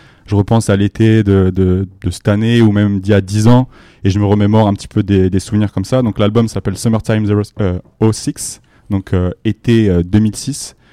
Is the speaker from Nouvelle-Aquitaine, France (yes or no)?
yes; Bordeaux, Nouvelle-Aquitaine, France; On vient pas de Long Beach ou de Los Angeles, mais on vient de Bordeaux, c'est un peu notre West Coast à nous.